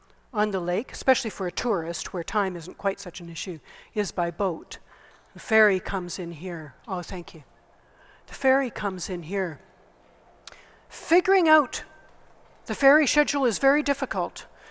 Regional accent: Canada; I'm from Canada.

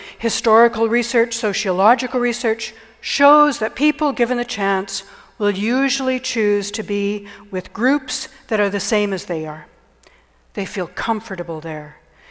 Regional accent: Canada; When people heard I was from Canada

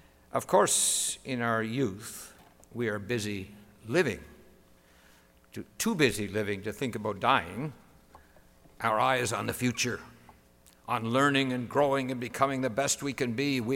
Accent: Nova Scotia, Canada; I was brought up on Cape Breton Island near a wide river called the Mira River.

